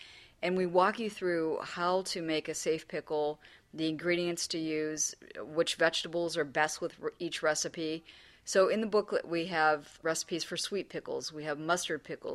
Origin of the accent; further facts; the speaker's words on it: Pennsylvania, United States; I grew up in Pennsylvania. When the garden came in, it was literally feast or famine.